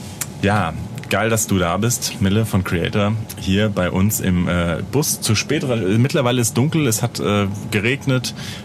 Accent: Wiesbaden, Hesse, Germany

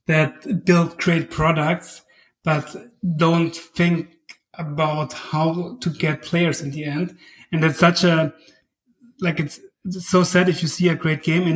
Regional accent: southern Germany, Germany; But we came from South Germany, and it's super conservative there.

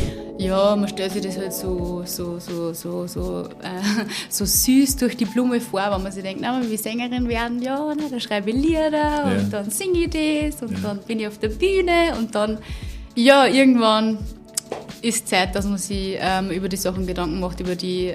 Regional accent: Upper Austria, Austria; Aus Oberösterreich, ich bin Linzerin jetzt.

